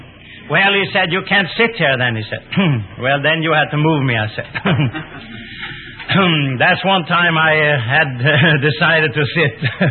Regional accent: Sweden; First of all, I like to tell you that I'm a Swede. I wasn't born in America. I was born in Sweden.

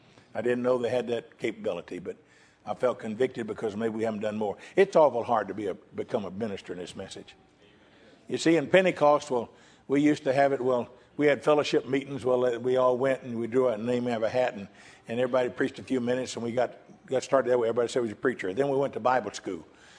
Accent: Texas, United States; Well, I was from Texas. I was full of them.

